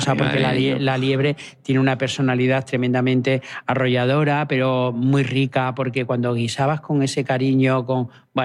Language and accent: Spanish; Extremadura, Spain; cómo somos los extremeños, cómo vivimos, cómo comemos